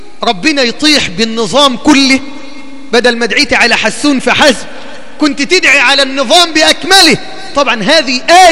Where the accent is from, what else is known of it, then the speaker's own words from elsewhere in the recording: Egypt; كما عندنا في مصر وكما في بقية دول العالم